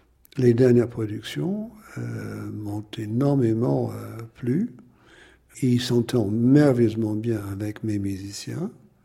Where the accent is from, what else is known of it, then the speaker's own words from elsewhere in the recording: Buffalo, New York, United States; French is a second language; de ma ville natale de Buffalo.